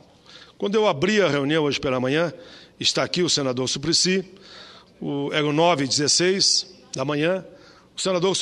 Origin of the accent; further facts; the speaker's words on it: Rio Grande do Sul, Brazil; acontece lá no meu estado querido, o Rio Grande do Sul.